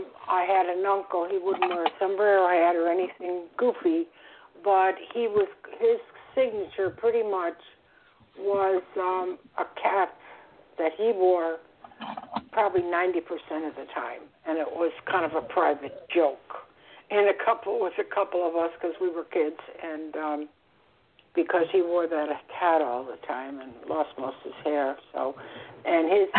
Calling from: Florida, United States; I'm calling from Florida.

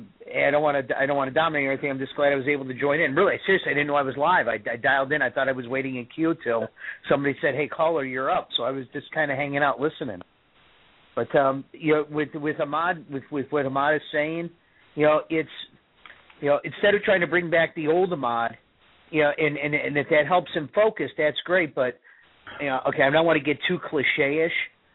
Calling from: Minnesota, United States; I'm actually outside of Minneapolis right now.

